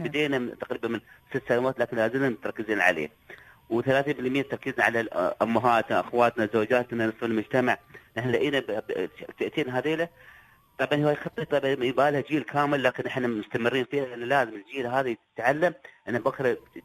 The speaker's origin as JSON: {"language": "Arabic", "country": "United Arab Emirates", "said": "هذه النعمة الموجودة عندنا في الإمارات"}